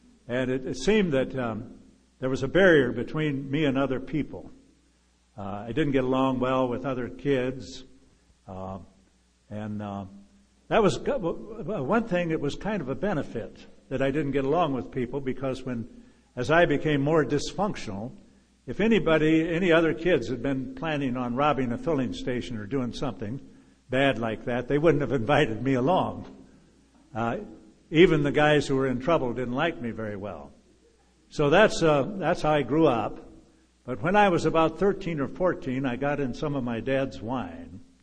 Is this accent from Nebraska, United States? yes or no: yes; Norfolk, Nebraska, United States; I was born in Norfolk, Nebraska in 1925 and grew up there during the Depression.